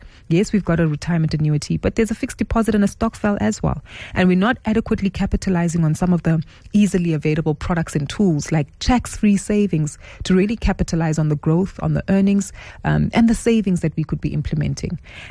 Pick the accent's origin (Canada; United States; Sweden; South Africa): South Africa; the anxiety that we have as South African citizens when it comes to our money.